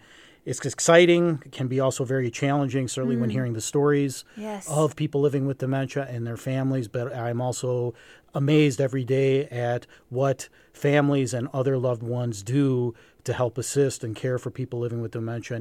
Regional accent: Minnesota, United States; You know, I'm from Minnesota originally.

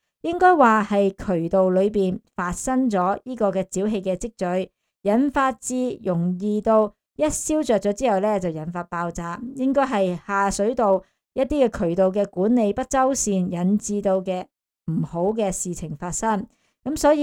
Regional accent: Hong Kong; 作为香港人啊

